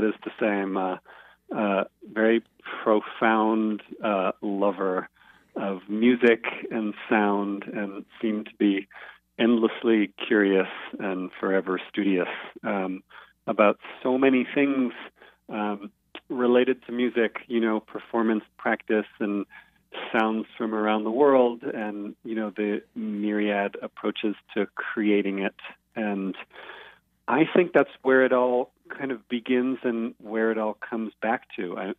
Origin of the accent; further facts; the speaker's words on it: Toronto, Ontario, Canada; I grew up in Toronto, and your question is the answer to your first query, which is growing up in, the most multicultural city in the world, so they say, had a huge impact.